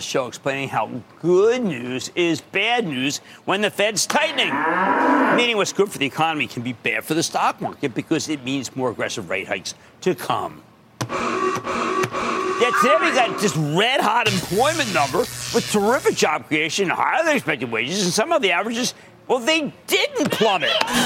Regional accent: New Jersey, United States; Let's go to Donald in my home state of New Jersey.

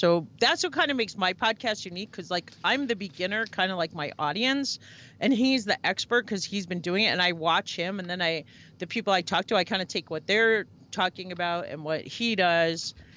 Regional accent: New York, United States; And I lived in New Brunswick and in Parsippany, so a little north. I grew up on Long Island, actually.

